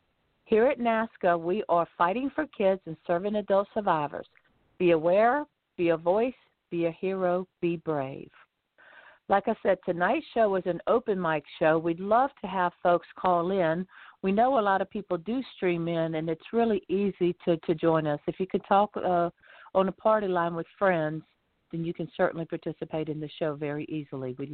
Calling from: Lighthouse Point, Florida, United States

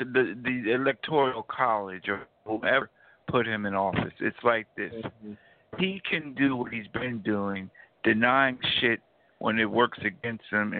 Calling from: New Jersey, United States; I'm calling from Jersey right now.

